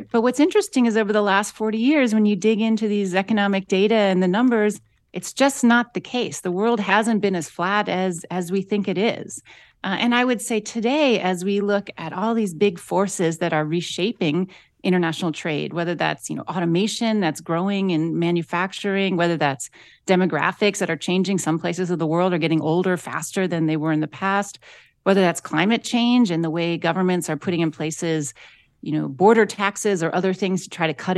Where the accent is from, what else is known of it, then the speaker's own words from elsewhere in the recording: Akron, Ohio, United States; I grew up in Akron, Ohio, and that's definitely a place that has suffered a lot in the last 30, 40 years.